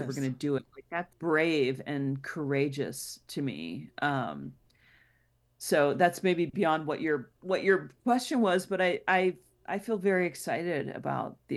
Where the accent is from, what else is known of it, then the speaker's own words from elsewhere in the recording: Illinois, United States; I should know because I'm from Illinois